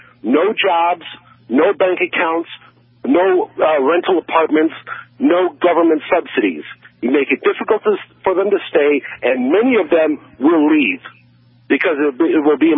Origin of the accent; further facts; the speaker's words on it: Chicago, Illinois, United States; because I grew up in Chicago and I've seen the results of the illegal immigrants firsthand